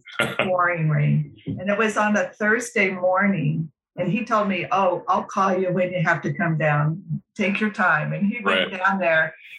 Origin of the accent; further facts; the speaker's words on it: Texas, United States; and I'm from Texas, so I've eaten brisket all my life